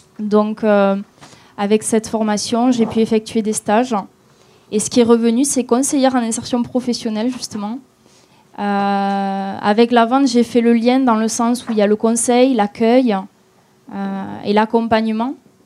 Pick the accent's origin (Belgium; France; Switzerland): France; Toulouse, Occitanie; Alors, moi, je viens de Toulouse, j'ai 25 ans.